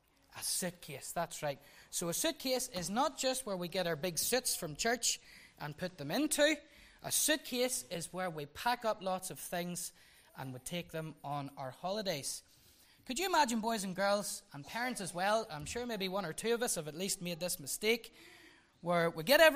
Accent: Newtownards, Northern Ireland, United Kingdom; born there; I was born in Newton Ards.

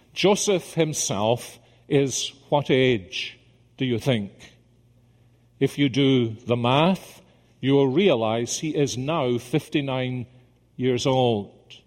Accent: Scotland, United Kingdom; Many of you know I spent the last few days in my home country of Scotland

